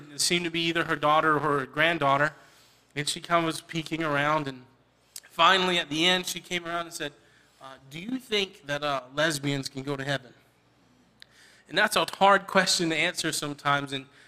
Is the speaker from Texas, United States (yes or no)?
no; West Virginia, United States; I'm a junior here at Landmark, and I'm from West Virginia, and I'm studying to be a pastor.